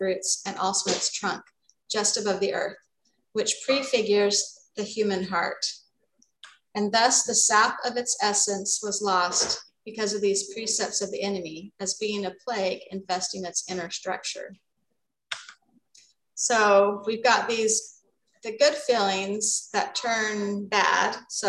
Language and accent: English; Arizona, United States; I grew up in Arizona, say roots.